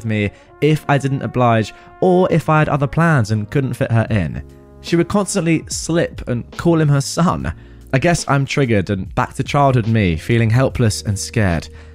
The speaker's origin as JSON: {"language": "English", "region": "England", "country": "United Kingdom", "said": "I'm English."}